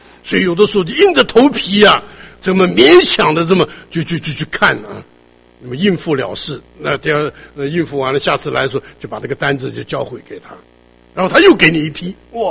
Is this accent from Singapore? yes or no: no; Taiwan; now in Seattle, United States; 你知道在我这个小的时候在台湾呢、啊、哇，这一个苹果多贵呀